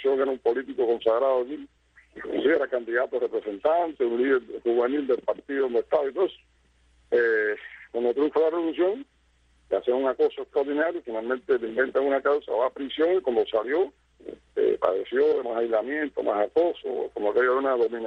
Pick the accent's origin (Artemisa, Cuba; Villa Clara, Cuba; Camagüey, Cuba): Villa Clara, Cuba; Camajuaní; Desde mi pueblo, el Coalamo, el Cualquiero, que es Camajuarín